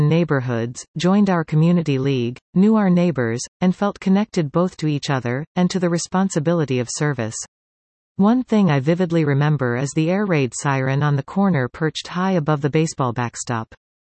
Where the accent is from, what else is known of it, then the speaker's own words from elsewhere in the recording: Edmonton, Alberta, Canada; I grew up in Edmonton in the 1960s